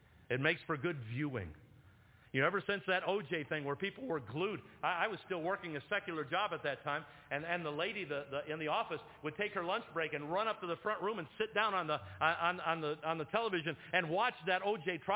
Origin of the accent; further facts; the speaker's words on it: Cambridge, Ohio, United States; I said, I'm from Cambridge, Ohio.